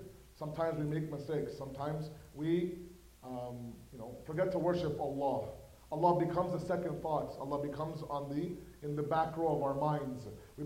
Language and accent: English; Toronto, Ontario, Canada; I'm not from here, as many of you know, I'm from Toronto.